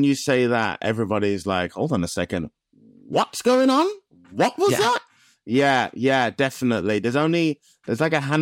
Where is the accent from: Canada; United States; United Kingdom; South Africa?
United Kingdom; West Midlands; So just talking about like where I'm from the Black Country, talking about my love of the area and the Birmingham.